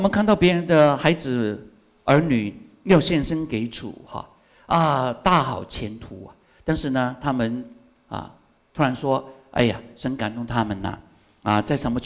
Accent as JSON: {"language": "Chinese", "country": "Hong Kong", "second_language": "Chinese", "lives_now": "United States", "said": "当初呢从香港来到那个美国的时候"}